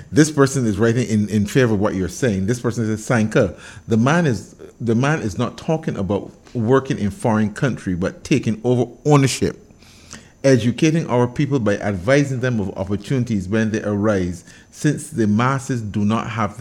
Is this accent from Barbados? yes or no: yes; Barbados; I am not Jamaican, I am Bajan.